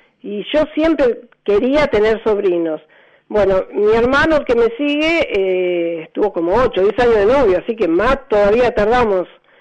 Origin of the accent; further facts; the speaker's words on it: Buenos Aires Province, Argentina; yo nací en Capital, vivimos un año más o menos en Capital y después vinimos a vivir a Longyang, que pertenece a la diócesis de Lomas de Zamora